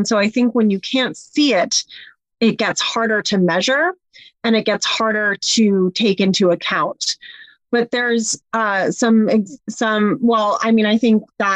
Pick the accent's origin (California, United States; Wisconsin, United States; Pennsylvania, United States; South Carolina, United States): California, United States; Oakland; also born or lived in Berkeley; So growing up in Oakland and Berkeley, I was always exposed to a pretty diverse group of people.